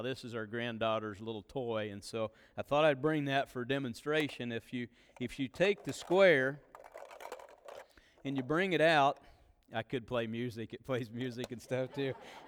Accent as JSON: {"language": "English", "town": "Grant City", "region": "Missouri", "country": "United States", "tie": "born or raised there", "said": "But again, I was raised in Grant City and accepted the Lord whenever I was a senior in high school"}